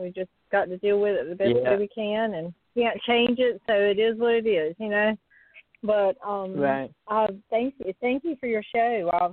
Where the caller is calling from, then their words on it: North Carolina, United States; I'm calling in from North Carolina.